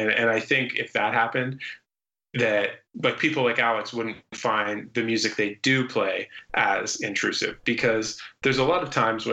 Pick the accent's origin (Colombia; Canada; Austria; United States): Canada; London, Ontario; we grew up in London, Ontario.